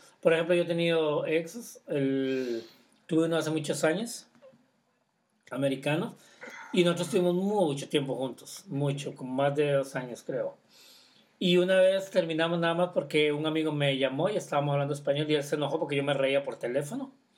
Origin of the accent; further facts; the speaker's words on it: Costa Rica; Michael y yo somos costarricenses. Y yo Michael lo conozco desde que vivíamos en Costa Rica.